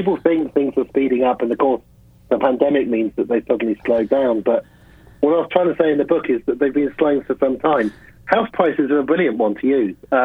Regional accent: Oxford, South East England, United Kingdom; I was born in Oxford, so I really am from Oxford.

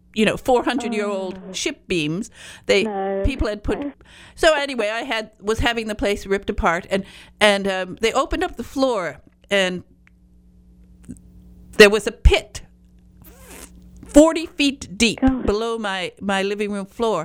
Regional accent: Michigan, United States; I'm from Michigan, northern Michigan

